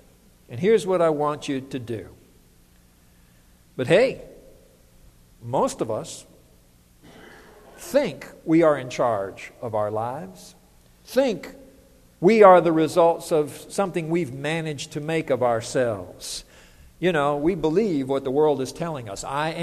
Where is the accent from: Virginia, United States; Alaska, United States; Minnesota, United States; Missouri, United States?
Missouri, United States; St. Louis; born there; I was born in St. Louis, Missouri, to some really fine Christian parents